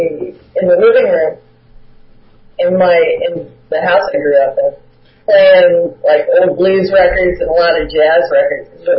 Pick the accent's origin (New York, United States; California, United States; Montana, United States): California, United States; La Habra; I grew up in La Habra, you know where that is?